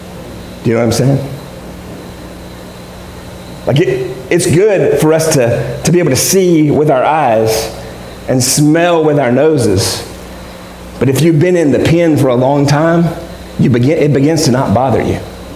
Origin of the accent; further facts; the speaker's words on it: North Carolina, United States; Like, I'm from North Carolina. They have a lot of hog farms in North Carolina.